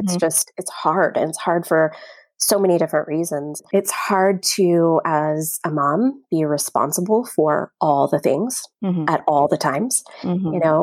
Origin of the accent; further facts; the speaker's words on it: California, United States; now in Portland, United States; I'm formerly from the Bay Area of California, but we've been living in gloomy Portland, Oregon for the past 5 years.